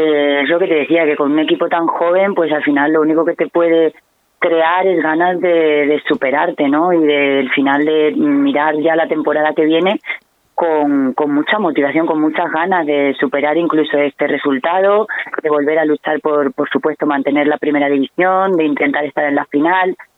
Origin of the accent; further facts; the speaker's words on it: Extremadura, Spain; estar ahí nosotros como extremeños, pues para nosotros es un orgullo y una satisfacción